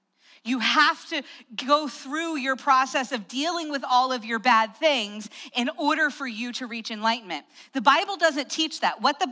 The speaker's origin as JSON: {"language": "English", "region": "Appalachia", "country": "United States", "tie": "born or raised there", "said": "because of the cultural context of where I grew up in Appalachia, they make no sense here."}